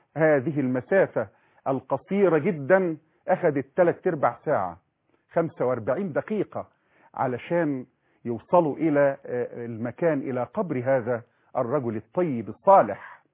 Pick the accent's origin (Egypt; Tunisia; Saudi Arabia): Egypt; بنسميها احنا كمصريين